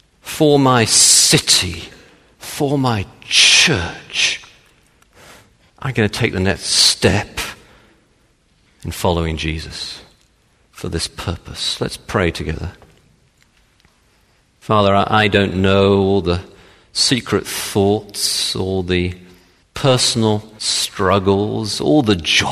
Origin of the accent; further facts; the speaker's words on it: Texas, United States; in case you didn't realize, I'm from Texas.